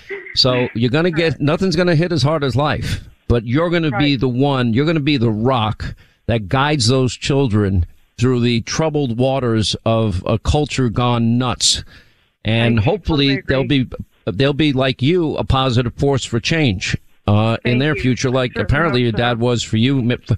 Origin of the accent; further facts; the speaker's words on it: New York, United States; It was for me, having been raised in New York. But in my heart, I'm from the South. I'm a Southerner.